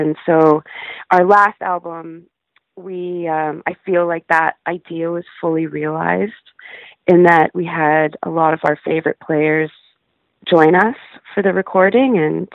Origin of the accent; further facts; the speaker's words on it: Alberta, Canada; we're both from Alberta, and we both played in punk and metal rock and roll bands in our youth, when we were teenagers